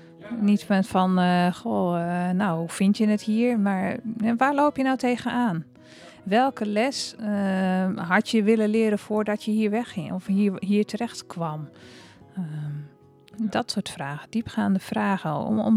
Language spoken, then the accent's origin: Dutch; Netherlands; vergeet ook niet, we zijn Hollanders, hè?